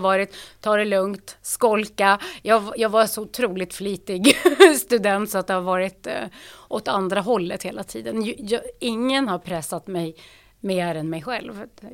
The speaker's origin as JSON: {"language": "Swedish", "region": "Nordland", "country": "Norway", "tie": "born or raised there", "lives_now": "Uppsala, Sweden", "said": "Jag är född och uppvuxen i Lofoten i Nordnorge"}